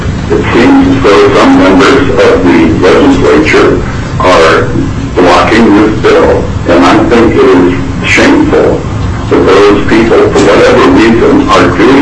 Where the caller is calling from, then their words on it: Anchorage, Alaska, United States; I'm calling from Anchorage